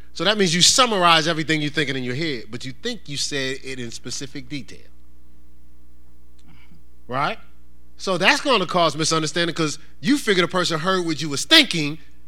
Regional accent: Newark, New Jersey, United States; He's from Arkansas. I'm from Newark, New Jersey.

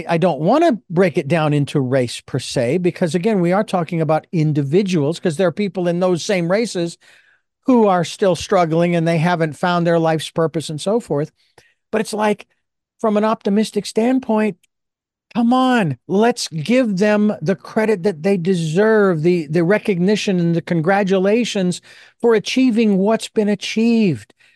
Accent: Arizona, United States; because I grew up in Arizona and we have had many Native American tribes around us on reservations.

